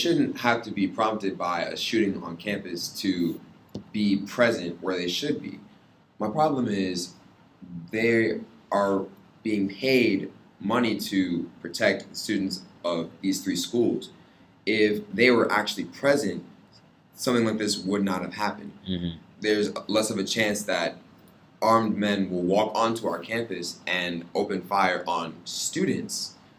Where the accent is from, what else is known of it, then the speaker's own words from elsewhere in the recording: New York City, New York, United States; born there; even though I was born in the Bronx, New York